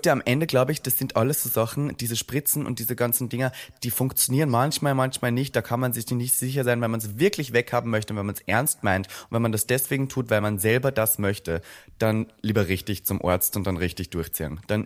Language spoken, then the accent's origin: German; Austria; ich komme aus Österreich und habe gelernt, wir geben uns gern selber unsere Titel.